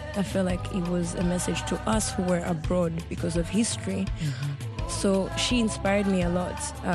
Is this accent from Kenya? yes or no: yes; Kenya; born there; I was born in Kenya, and I grew up hearing my parents talk about Rwanda, a place we belong